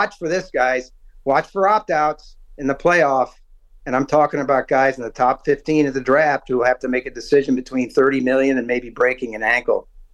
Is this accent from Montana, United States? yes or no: no; St. Louis, Missouri, United States; I'm from St. Louis. I remember the Spinks hype and the hype over that fight.